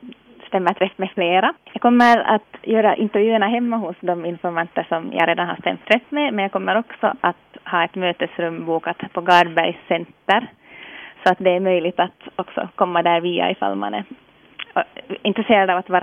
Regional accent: Ekenäs, Uusimaa, Finland; Jag har gått skolan i Ekenäs

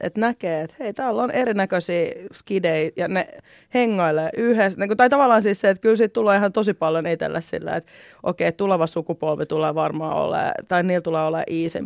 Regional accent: Helsinki, Uusimaa, Finland; Mä oon ihan Stadissa kasvanut.

